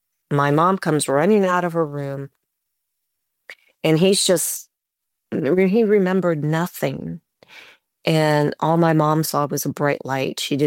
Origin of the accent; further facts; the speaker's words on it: Miamisburg, Ohio, United States; I grew up in Miamisburg, Ohio, and at the time there was a little cemetery and I would go play in the cemetery.